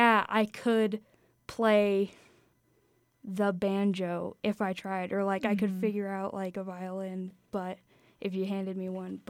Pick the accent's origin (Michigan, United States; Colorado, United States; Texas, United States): Colorado, United States; I'm from the Roaring Fork Valley, and I'm graduating from Glenwood High School this year, this week.